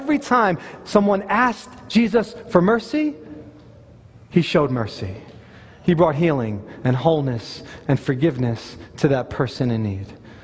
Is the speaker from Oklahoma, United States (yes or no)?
no; New York, United States; I'm a New Yorker. I don't have to tell you.